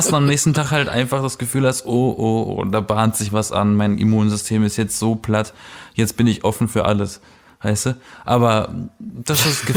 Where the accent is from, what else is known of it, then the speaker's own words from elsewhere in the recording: Berlin, Germany; ich komme aus Berlin.